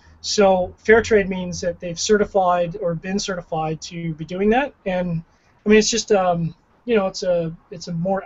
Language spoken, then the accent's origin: English; Canada; And I'm Canadian, and I like a full-body beer